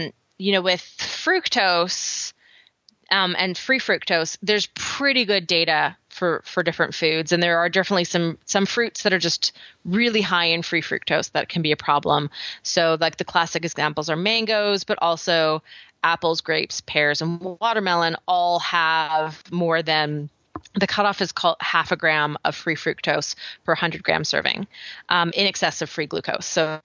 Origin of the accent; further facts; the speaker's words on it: Canada; accent: Canadian; We'll go home for the summer again. That'll refresh in my Canadian accent for a couple months.